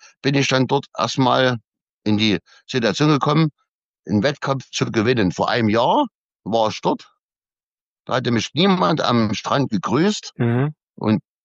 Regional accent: East Germany, Germany; Ja, aber ich wusste ja nicht als Ossi, wie ich da hinkomme mit der Straßenbahn

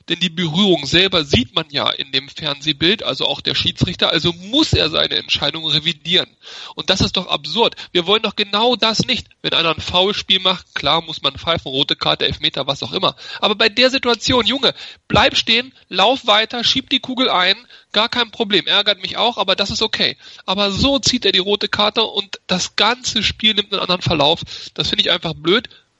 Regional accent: Hanover, Lower Saxony, Germany; Also ich bin gebürtiger Hannoveraner. Ich bin in Hannover geboren, in der Nähe von Hannover aufgewachsen

